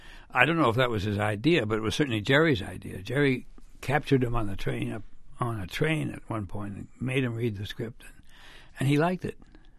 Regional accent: Montreal, Quebec, Canada; I was from Canada. I just come down from Montreal.

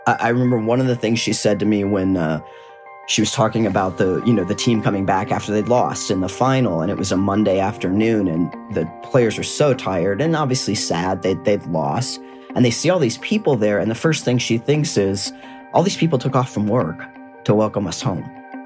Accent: Midwest, United States; And I feel I can say this because I'm a Midwesterner.

